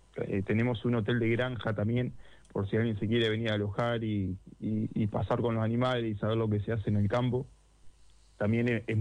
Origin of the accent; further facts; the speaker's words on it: Magdalena, Buenos Aires Province, Argentina; nacido y criado. … acá en Magdalena.